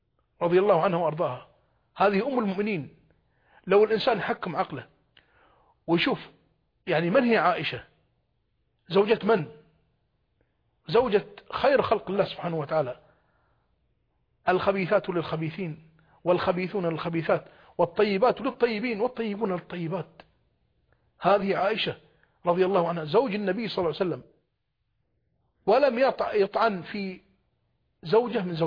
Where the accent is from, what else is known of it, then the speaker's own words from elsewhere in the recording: Aali, Northern Governorate, Bahrain; أنا أتكلم عن عالي عن قريتي